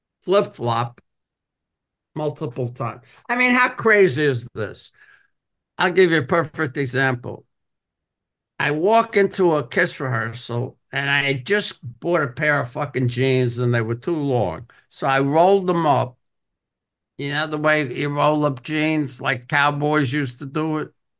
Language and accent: English; Bronx, New York, United States; From the time I grew up in the Bronx, I was the first kid to get bell bottoms.